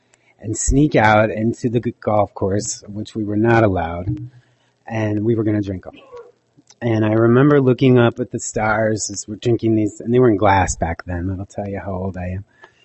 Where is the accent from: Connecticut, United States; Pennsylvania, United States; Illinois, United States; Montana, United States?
Montana, United States; I am an alcoholic from Montana. In addition to being an alcoholic, the Creator sought to make me a Kootenai Indian.